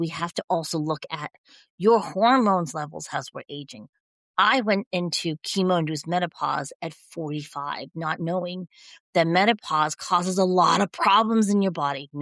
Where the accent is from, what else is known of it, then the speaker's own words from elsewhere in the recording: Taiwan; I come from Taiwan. We didn't really have a lot of wheat back then.